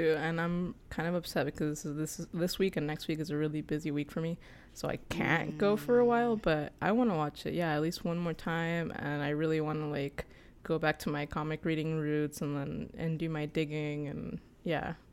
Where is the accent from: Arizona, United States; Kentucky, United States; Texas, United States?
Texas, United States; Texan native.